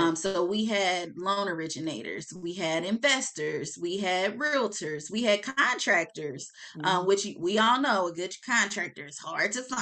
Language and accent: English; Indiana, United States; now in Maryland, United States; So I grew up in Indiana, even though I live in the DMV now. I was born in Maryland, moved to Indiana as a child, grew up in Indiana, now I'm back in Maryland.